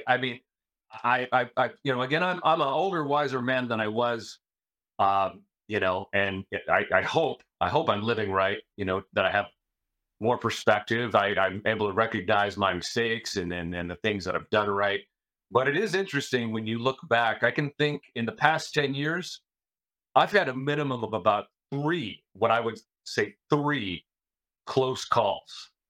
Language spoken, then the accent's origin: English; Chicago, Illinois, United States; now in Los Angeles, United States; I'm from Chicago. I'm used to weather. They don't get that out here. I've never even seen rain this heavy back in Chicago.